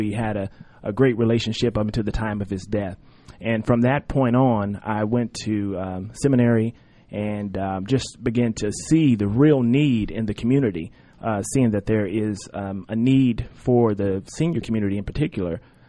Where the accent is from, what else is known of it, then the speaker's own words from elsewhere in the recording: Tulsa, Oklahoma, United States; I'm from Oklahoma, mm-hmm. Tulsa, Oklahoma, Oral Roberts University.